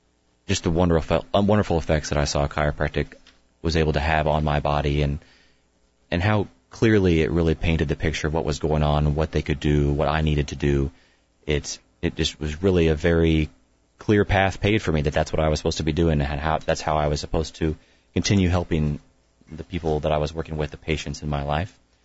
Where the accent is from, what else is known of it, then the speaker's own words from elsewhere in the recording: Rogersville, Missouri, United States; I am a native from Rogersville, Missouri. Went to high school out there.